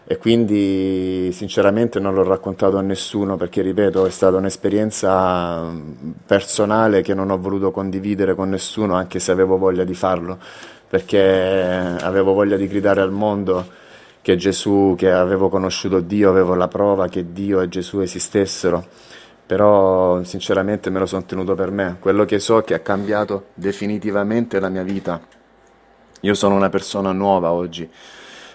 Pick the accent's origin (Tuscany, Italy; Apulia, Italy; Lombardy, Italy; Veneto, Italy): Apulia, Italy; io vengo dalla Puglia. ma qui in zona non ho trovato nessuno